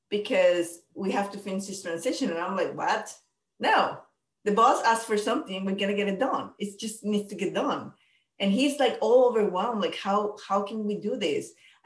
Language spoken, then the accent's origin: English; Panama; now in Alaska, United States; So I'm from Panama and I live in Alaska.